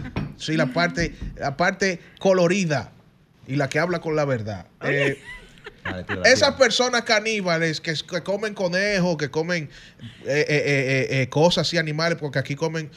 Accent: Dominican Republic; Yo hablé como dominicano.

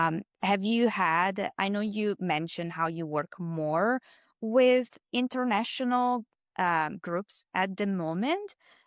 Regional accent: Italy; English is a second language; For example, I'm originally from Italy. I know that the healthcare system there works differently.

